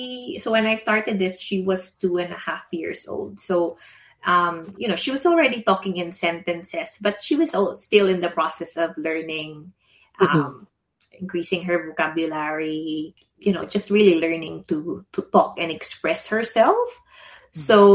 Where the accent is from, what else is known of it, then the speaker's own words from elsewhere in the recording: Philippines; I was born in the Philippines. I was raised by two Filipinos. there's no question in my mind in terms of my cultural identity. I'm Filipino through and through.